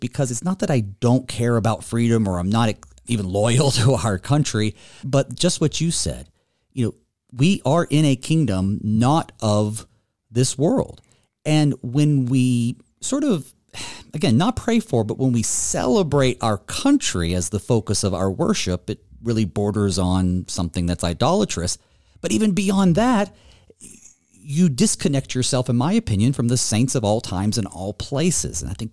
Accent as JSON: {"language": "English", "town": "Winston-Salem", "region": "North Carolina", "country": "United States", "said": "I'm a Southern boy. You're in Gainesville. I'm from Winston-Salem, right? North Carolina."}